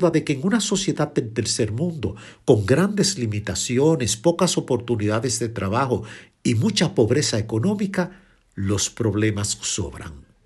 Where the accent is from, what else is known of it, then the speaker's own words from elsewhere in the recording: Dominican Republic; adorado país, la República Dominicana, la patria de Juan Pablo Duarte. Pedí al Todopoderoso bendecir a mi tierra y no permitir que, a pesar de las limitaciones, mis compatriotas pierdan la esperanza